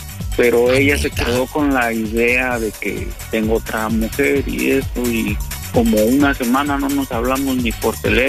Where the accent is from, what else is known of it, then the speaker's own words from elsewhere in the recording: Pachuca, Hidalgo, Mexico; now in United States; Ah, de Pachuca, Hidalgo.